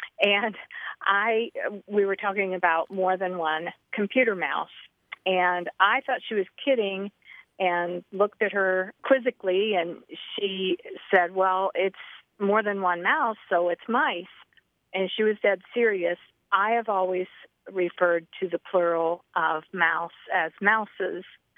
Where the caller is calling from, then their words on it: St. Simons Island, Georgia, United States; St. Simons Island, Georgia.